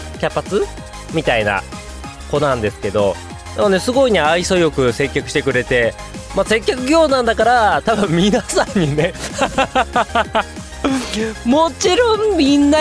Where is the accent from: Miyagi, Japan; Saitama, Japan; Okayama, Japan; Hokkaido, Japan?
Hokkaido, Japan; 私、地元の北海道はもちろん、多分そろそろ雪がね、積もり始めてる頃でしょうし